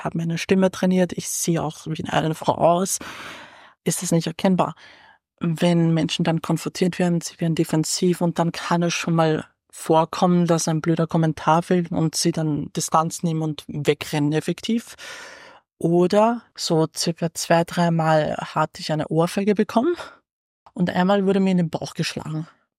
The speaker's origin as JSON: {"language": "German", "town": "Wieselburg", "region": "Lower Austria", "country": "Austria", "said": "ich komme ja aus Wieselburg und auf dem Land wächst man natürlich eben mit genau sowas auf."}